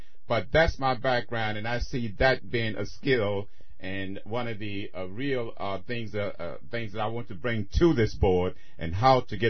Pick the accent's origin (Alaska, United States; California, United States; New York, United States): New York, United States; by the way, from Long Island. I'm still from Long Island.